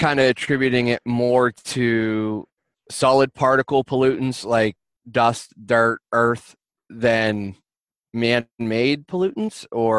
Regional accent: Pennsylvania, United States; Well, I'm from Pennsylvania.

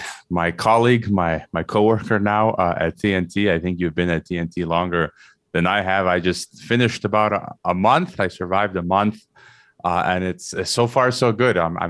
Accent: Chicago, Illinois, United States; I was born in Chicago, so I'm a native Chicagoan, and I would consider myself a patriotic American.

